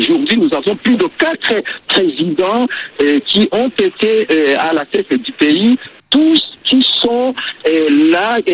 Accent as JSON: {"language": "French", "country": "Burundi", "said": "nous, en tant que Burundais"}